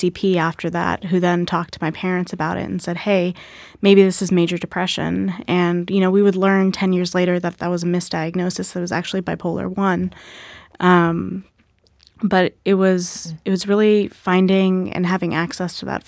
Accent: India; I'm Indian, and I think talking to someone from the same cultural background was very reassuring for my parents

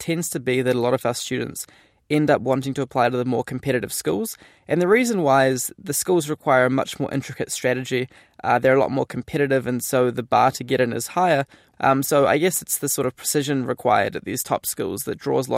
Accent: New Zealand; I grew up in New Zealand

